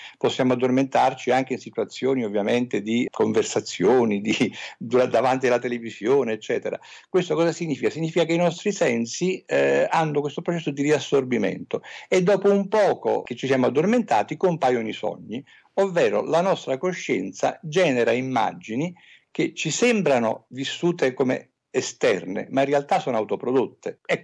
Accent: Naples, Campania, Italy; Poi io sono napoletano, a Napoli spesso si dice

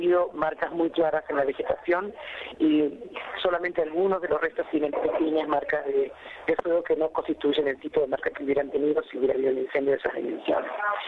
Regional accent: Argentina; A nosotros, como peritos argentinos, nos llaman cuando ya la bolsa la han sacado del río

